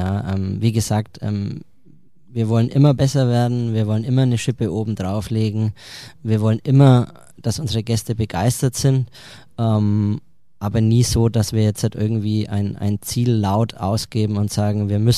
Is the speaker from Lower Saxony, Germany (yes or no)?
no; Heroldsberg, Bavaria, Germany; habe ich tatsächlich in meinem Heimatort in Heroldsberg, das ist hier gleich um die Ecke